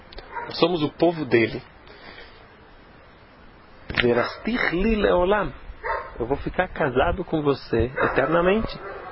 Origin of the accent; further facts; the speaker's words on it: Brazil; Eu sou brasileiro.